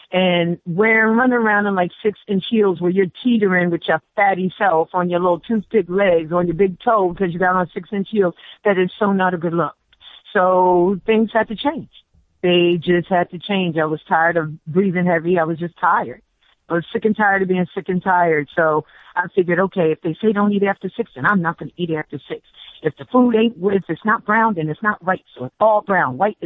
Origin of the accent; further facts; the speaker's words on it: Elmsford, New York, United States; also born or lived in Staten Island; But when I was adopted, I was brought to Westchester. A silver spoon was shoved violently into my mouth, and I was raised in Elmsford, New York.